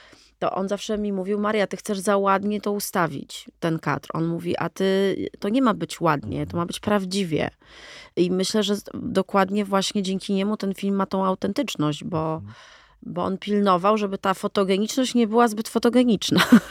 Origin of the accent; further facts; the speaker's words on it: Warsaw, Masovian Voivodeship, Poland; Jestem urodzoną warszawianką